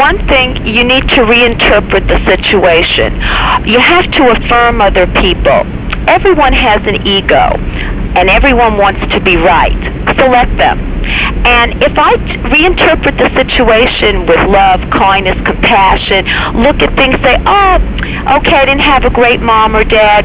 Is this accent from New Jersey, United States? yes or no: no; New York, United States; Well, I'm from New York, you know?